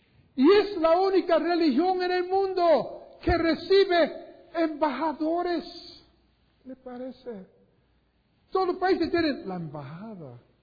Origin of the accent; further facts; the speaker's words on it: Puerto Rico; accent: Puerto Rican; Yo no hablo griego y ustedes lo pueden ver. Tengo un acento puertorriqueño.